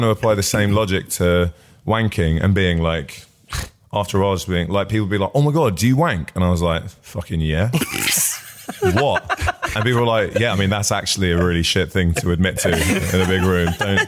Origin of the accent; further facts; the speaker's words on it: Barnet, London, United Kingdom; I grew up in Barnet.